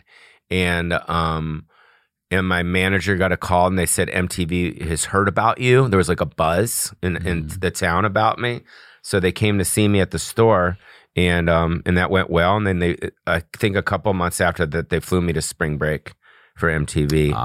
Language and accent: English; West Hollywood, California, United States; Born and raised in West Hollywood.